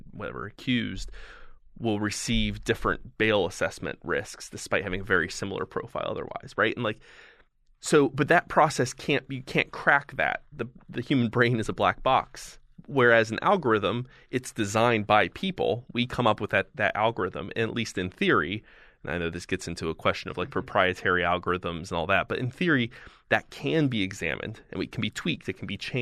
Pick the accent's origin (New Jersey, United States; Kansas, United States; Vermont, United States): New Jersey, United States; And I think my home state, I live in New Jersey.